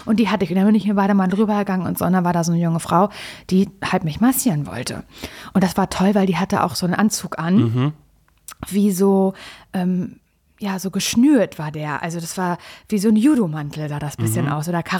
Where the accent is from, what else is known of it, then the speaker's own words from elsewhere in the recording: East Germany, Germany; bin halt ein Ossi-Kind